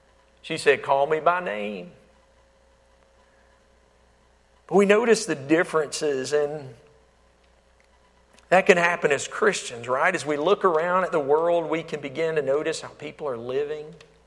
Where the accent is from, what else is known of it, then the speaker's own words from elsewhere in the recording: Alabama, United States; now in Florida, United States; I was actually born and raised in Alabama, but now I'm living in Florida.